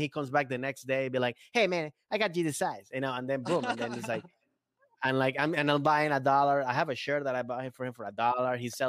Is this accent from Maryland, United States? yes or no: yes; Maryland, United States; now in Los Angeles, United States; I mean, I've been here now in LA more than I think, even more than I was when I grew up in Maryland.